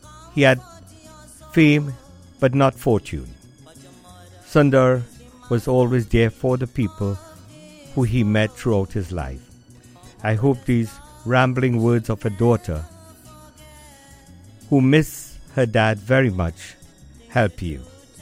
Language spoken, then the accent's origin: English; Trinidad & Tobago; Growing up in Trinidad with my dad, he was rarely at home, always on the road for shows.